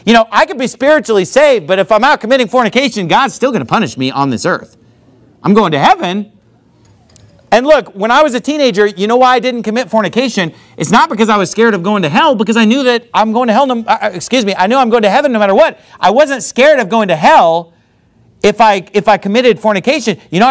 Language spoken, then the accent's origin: English; United States; Hey, I grew up in this wicked society. I grew up in America, and guess what?